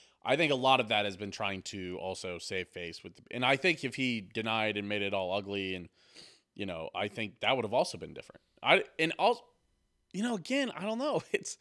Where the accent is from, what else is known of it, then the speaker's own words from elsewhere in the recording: Texas, United States; Yeah, I'm from Texas.